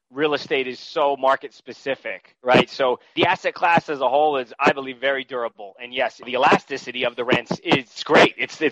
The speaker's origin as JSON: {"language": "English", "region": "New England", "country": "United States", "tie": "born or raised there", "said": "I'm originally from New England. So what I looked at markets that I knew growing up in that region out in Western Massachusetts, Vermont, New Hampshire."}